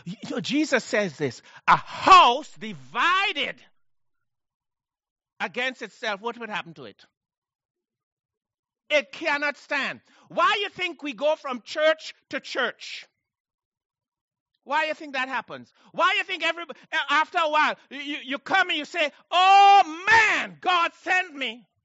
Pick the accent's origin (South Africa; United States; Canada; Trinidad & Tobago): Trinidad & Tobago; I come from Trinidad.